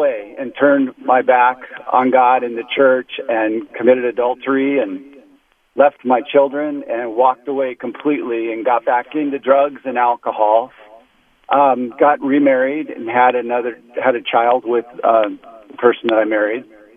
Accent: California, United States; So I grew up down in the Southern Cal area in the Jesus movement and came out of the drug scene

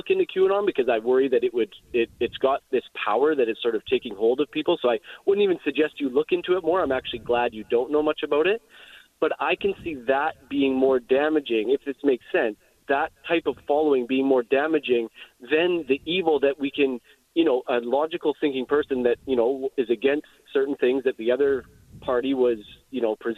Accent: Canada; I'm Canadian. Sorry.

